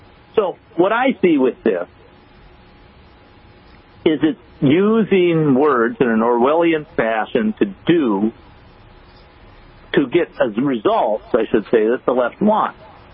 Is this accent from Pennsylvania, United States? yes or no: no; Wisconsin, United States; But I followed that case pretty closely because it was in Wisconsin and I grew up in Wisconsin.